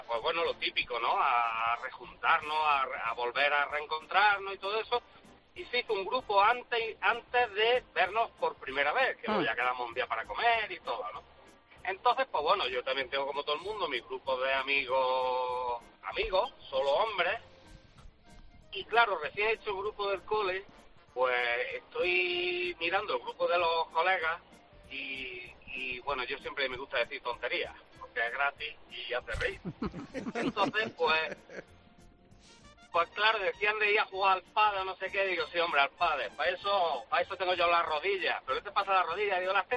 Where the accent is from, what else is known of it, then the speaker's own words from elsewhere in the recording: Jaén, Andalusia, Spain; soy de Jaén.